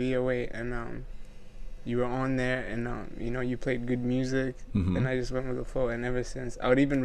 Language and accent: English; Rwanda; I'm from Rwanda.